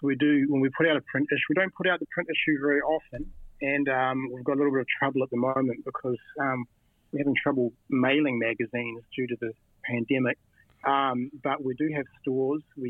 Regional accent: Wellington, New Zealand; now in Taichung, Taiwan; we grew up in Wellington, New Zealand. You know, we didn't grow up in New York, Los Angeles, or Berlin, or London, or, you know, we were in Wellington and New Zealand, and then we moved to Taichung City, Taiwan.

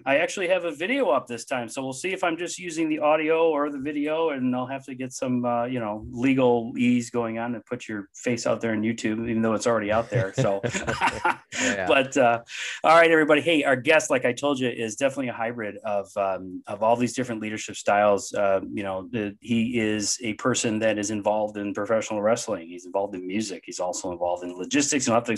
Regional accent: Midwest, United States; I'm an American

